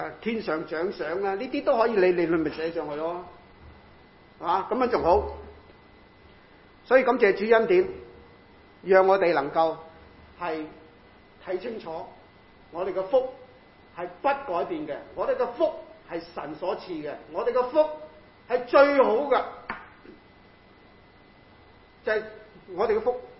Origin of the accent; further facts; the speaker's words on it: China; 但我哋中国人，唉，我唔反对啊，即系我哋有一种倾向